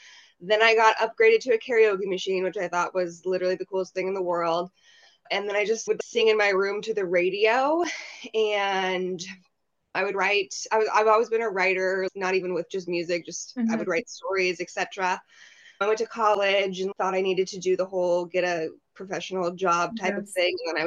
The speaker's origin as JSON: {"language": "English", "region": "Oregon", "country": "United States", "said": "I'm from Oregon and I was in Portland, floating around the music scene."}